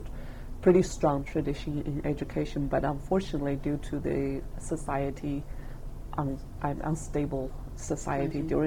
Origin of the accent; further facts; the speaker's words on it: Chongqing, China; born there; English is a second language; I was born in China, Sichuan province. The city I was born in is Chongqing.